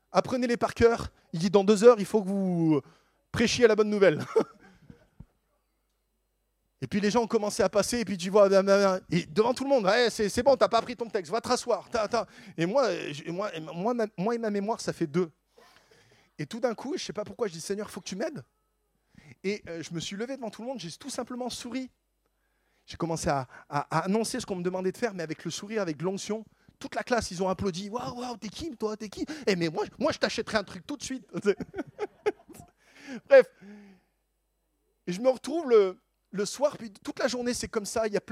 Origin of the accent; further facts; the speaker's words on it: Grenoble, Auvergne-Rhône-Alpes, France; Et puis moi, écoute, je viens de Grenoble.